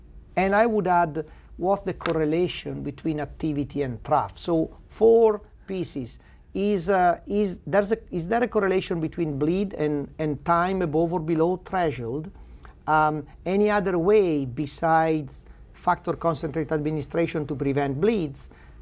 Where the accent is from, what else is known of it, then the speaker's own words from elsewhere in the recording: Canada; Now, maybe I'm Canadian and we live closer to the pole.